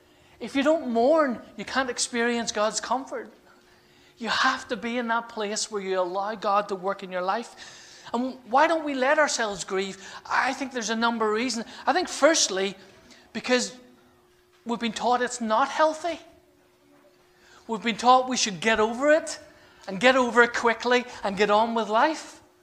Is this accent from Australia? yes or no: no; Northern Ireland, United Kingdom; And growing up in Northern Ireland, I was told things like, real men don't cry.